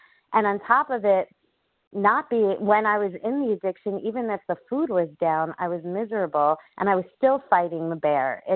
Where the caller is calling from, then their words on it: New York, United States; Good morning, everyone. … from New York.